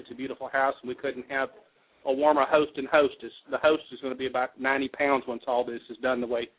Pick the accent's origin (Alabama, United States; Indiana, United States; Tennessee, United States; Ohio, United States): Tennessee, United States; I'm from Tennessee originally and have some contacts.